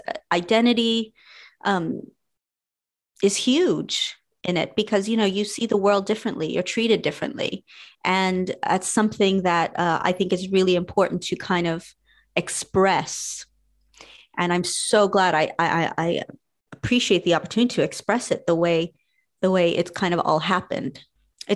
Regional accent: United States; being Mexican American, you grow up with a lot of folklore and a lot of tales.

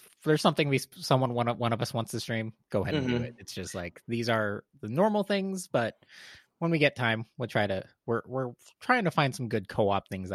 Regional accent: Montana, United States; I'm from Montana, the not best place.

